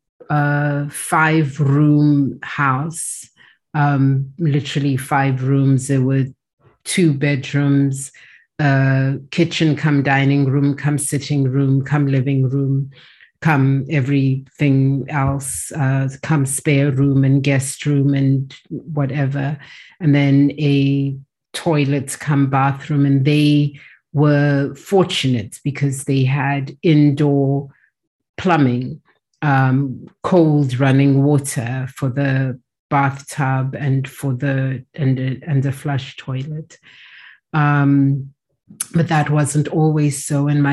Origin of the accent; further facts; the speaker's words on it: South Africa; also born or lived in England; Well, I grew up both in England and in South Africa.